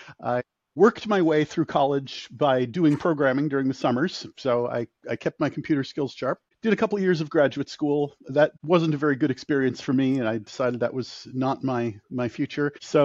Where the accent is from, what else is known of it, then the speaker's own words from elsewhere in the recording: California, United States; I'm mostly from California. I've been in California since I was high school.